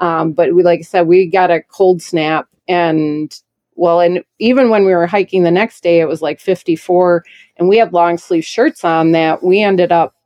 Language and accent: English; Wisconsin, United States; But you also have to remember, we are from Wisconsin, we're a little bit used to colder weather too, and 54 degrees, everybody in Wisconsin's out wearing shorts.